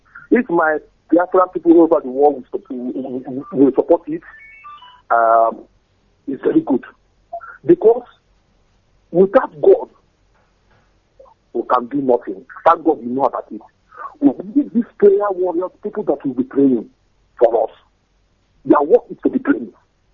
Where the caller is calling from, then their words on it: Moscow, Russia; I'm calling from Moscow.